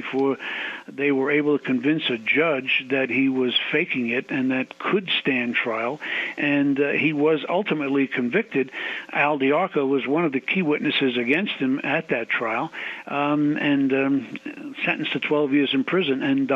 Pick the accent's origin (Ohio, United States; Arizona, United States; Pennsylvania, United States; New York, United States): New York, United States; The fact that I come from New York and I'm familiar with the landscape certainly hasn't hurt me